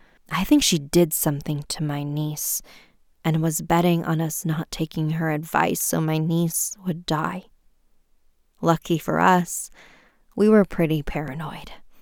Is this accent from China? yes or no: yes; China; Growing up in China, I remember forcing my eyes shut as hard as I could every night